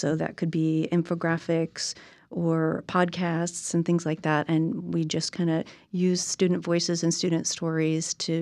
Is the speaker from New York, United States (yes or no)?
no; Illinois, United States; So I grew up in Illinois, and I had teachers around me.